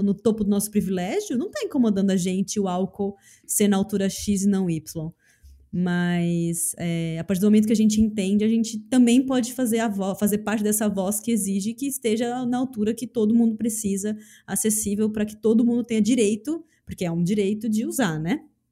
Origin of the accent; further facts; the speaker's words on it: Brazil; quando eu falo que eu sou brasileira, as pessoas me olham até com dó